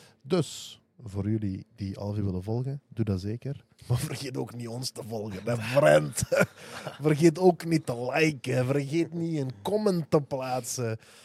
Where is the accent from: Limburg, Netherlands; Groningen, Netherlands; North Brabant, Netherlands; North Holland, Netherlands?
Limburg, Netherlands; now in Belgium; We zijn alle drie islamitisch, alhamdulillah. We zijn alle drie van Limburg. We zijn migranten of immigranten